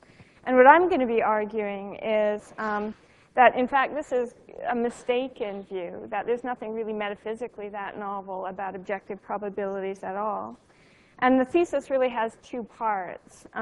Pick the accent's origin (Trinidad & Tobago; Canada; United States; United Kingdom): Canada; since I grew up in Canada, I'm very proud that this place is here.